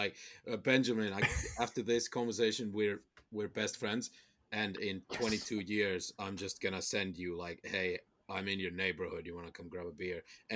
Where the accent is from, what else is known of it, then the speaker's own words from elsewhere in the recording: Finland; I was born in Finland. I did high school there.